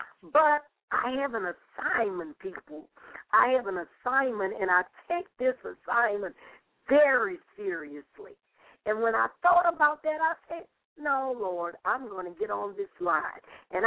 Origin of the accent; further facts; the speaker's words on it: New Orleans, Louisiana, United States; she lives in the city of New Orleans, Louisiana, my hometown.